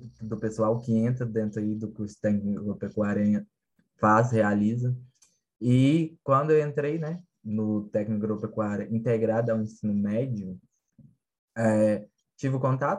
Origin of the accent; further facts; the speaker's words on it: Campos Altos, Minas Gerais, Brazil; also born or lived in São Paulo; Então, eu sou de São Paulo, né? Nasci lá em São Paulo. Embora, né, eu tenha sido criado em Minas Gerais, então Campos Altos, né, a cidade onde eu resido atualmente